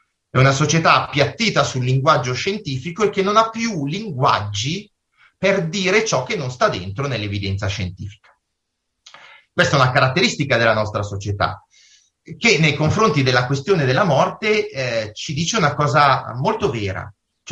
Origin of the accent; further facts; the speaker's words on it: Cuggiono, Lombardy, Italy; Io da bambino mi ricordo nel mio paesino di Cuggiono